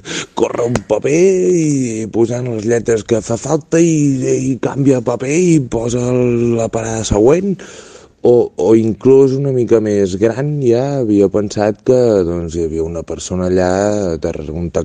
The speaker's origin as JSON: {"language": "Catalan", "town": "Manresa", "region": "Catalonia", "country": "Spain", "said": "de Manresa, i tinc un dubte"}